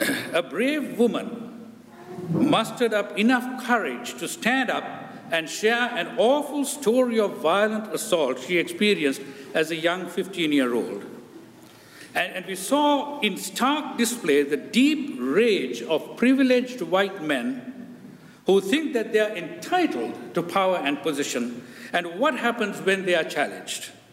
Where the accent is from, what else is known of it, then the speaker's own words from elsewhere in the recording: Sri Lanka; also born or lived in United States; Although I'm American, I'm also from Sri Lanka, you know this.